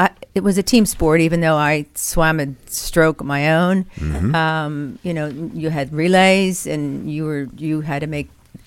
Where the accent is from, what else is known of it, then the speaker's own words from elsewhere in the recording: Philadelphia, Pennsylvania, United States; I'm from the Roanhurst area of Philadelphia.